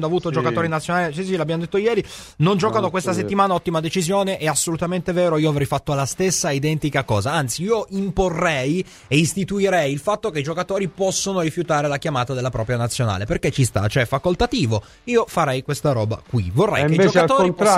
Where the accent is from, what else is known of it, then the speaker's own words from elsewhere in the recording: Rome, Lazio, Italy; Io che sono di Roma, per me sabato è la partita